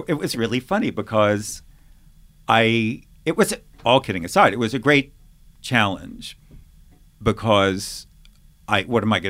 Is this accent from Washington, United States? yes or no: no; Long Island, New York, United States; Look, I grew up on Long Island in the 1970s